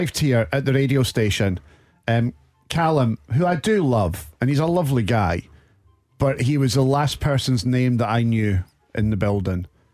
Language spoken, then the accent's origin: English; Edinburgh, Scotland, United Kingdom; I grew up in Edinburgh. I lived in Westerhills.